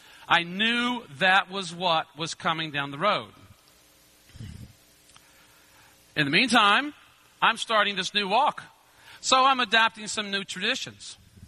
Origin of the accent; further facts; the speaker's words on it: Richmond, Virginia, United States; from Richmond, Virginia.